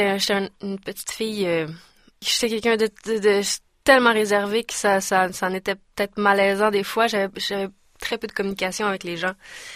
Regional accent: Mascouche, Quebec, Canada; now in Montreal, Canada; Non, j'habite à Montréal maintenant, mais je viens de Mascouche, oui.

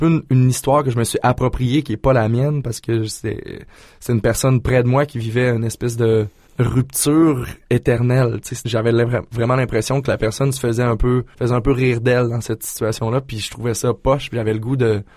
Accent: Sainte-Marie-de-Beauce, Quebec, Canada; Je suis de Sainte-Marie-de-Beauce. J'ai été élevé en Beauce, à Sainte-Marie, puis j'ai vécu là jusqu'à tout récemment

